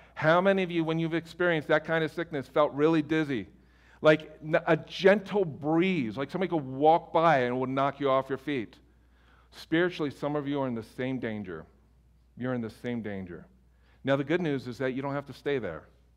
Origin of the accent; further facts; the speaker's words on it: Philadelphia, Pennsylvania, United States; I mean, not only because I was from the Philadelphia area, but just arrogant.